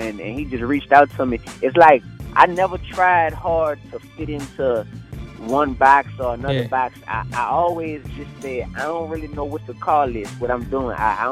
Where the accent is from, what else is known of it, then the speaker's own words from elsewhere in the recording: New Orleans, Louisiana, United States; Man, you know, I grew up in New Orleans, Louisiana, so I like to compare it to a jungle.